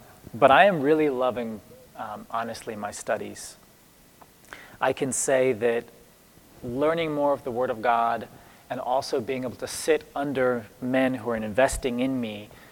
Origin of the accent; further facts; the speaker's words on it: Virginia, United States; moved away as an adult; now in Ecuador; I grew up in Matthews County, Virginia. You probably have not heard of Matthews County. It's a very small town in Virginia. I moved with my parents to Ecuador just before I turned 20, and that was in 2010.